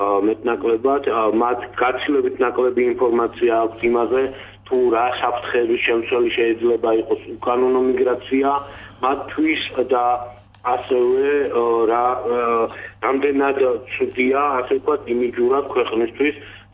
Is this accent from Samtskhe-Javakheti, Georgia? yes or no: no; Alvani, Kakheti, Georgia; კახეთის რეგიონშიც, კონკრეტულად თელავშიც და ჩვენს მშობლიურ სოფელში ალვანშიც